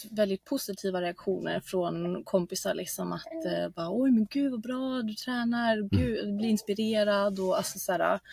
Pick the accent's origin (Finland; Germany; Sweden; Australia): Germany; i och med att jag kommer från Tyskland så har jag också mina morföräldrar